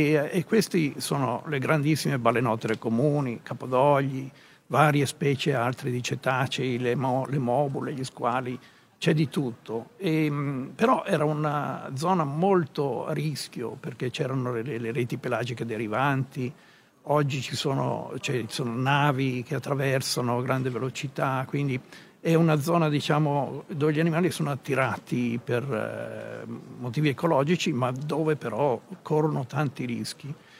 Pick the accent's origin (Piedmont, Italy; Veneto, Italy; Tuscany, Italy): Veneto, Italy; Venice; born there; E quindi parto da Venezia perché sono nato a Venezia